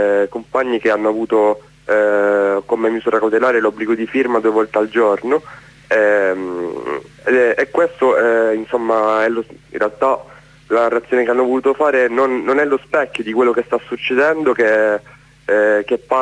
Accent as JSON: {"language": "Italian", "town": "Catania", "region": "Sicily", "country": "Italy", "said": "anche io sono di Catania"}